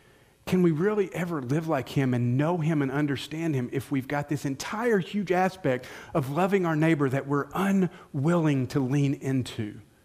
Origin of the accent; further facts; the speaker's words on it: the South, United States; You can tell I grew up in the South, right?